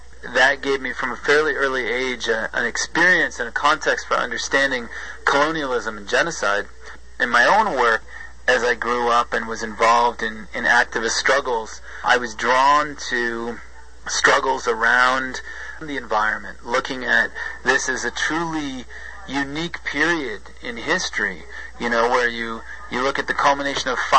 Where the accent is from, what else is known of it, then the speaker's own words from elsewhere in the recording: United States; So I ended up growing up in the United States because my family, my parents are a mixed marriage, one from a Catholic background, one from a Protestant background.